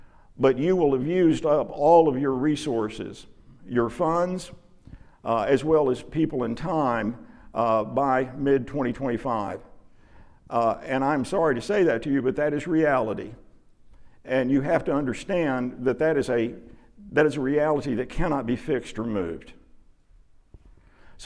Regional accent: Dallas, Texas, United States; I grew up working in Churches of Christ in Dallas during the heyday of the 70s and the 80s and the 90s

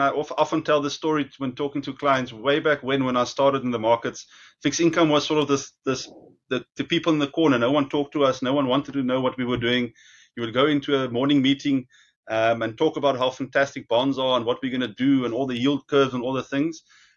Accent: South Africa; So as a South African, yes, it's tough to see them this high, but it's also good for us to earn them.

